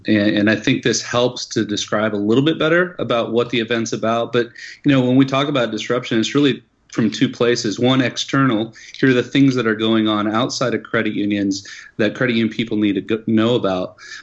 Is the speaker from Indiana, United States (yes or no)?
no; Madison, Wisconsin, United States; it'll be hosted here in my hometown, Madison, Wisconsin, kind of the epicenter of credit unions.